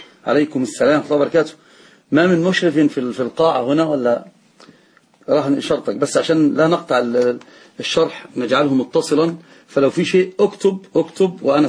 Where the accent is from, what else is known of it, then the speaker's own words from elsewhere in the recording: Egypt; عندنا في مصر يسمونها حرق السلعة